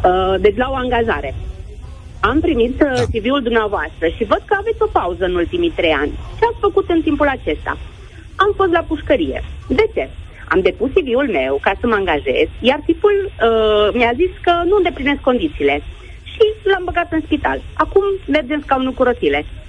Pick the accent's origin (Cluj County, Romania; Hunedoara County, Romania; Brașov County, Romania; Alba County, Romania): Cluj County, Romania; Cluj-Napoca; ardelenii sunt cei mai haioși, deoarece sunt din Cluj.